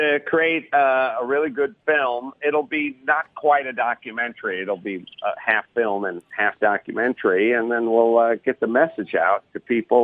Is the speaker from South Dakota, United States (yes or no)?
no; Pennsylvania, United States; And also, I hail from the Pennsylvania area, so